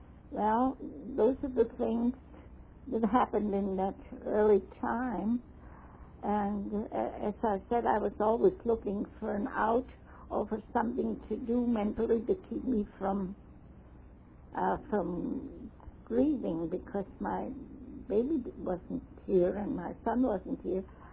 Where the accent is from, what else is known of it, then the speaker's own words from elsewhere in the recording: New York, United States; And I came from New York, where you had three different ways to go all over in the city